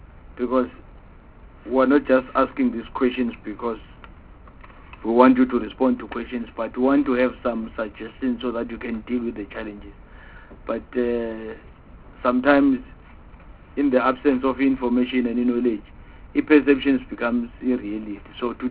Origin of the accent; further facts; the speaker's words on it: Mpumalanga, South Africa; I'm from Mpumalanga, as I've done when I was doing introduction.